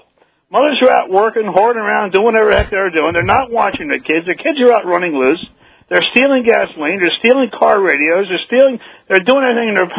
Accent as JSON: {"language": "English", "region": "New Jersey", "country": "United States", "tie": "born or raised there", "said": "I lived back in Jersey I grew up back in New Jersey."}